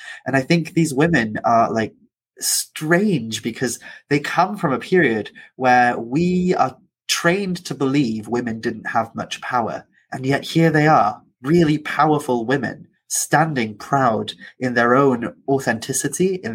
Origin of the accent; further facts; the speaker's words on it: Anglesey, Wales, United Kingdom; I grew up on Ynysmon, as I mentioned in the beginning. Ynysmon is an island that is very well known for its agriculture and its history of like feeding the rest of Wales and such, its farming traditions.